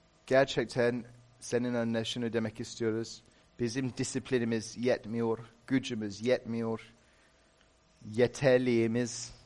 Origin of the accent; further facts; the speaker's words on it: London, United Kingdom; Öyle, Londralıyım dedim.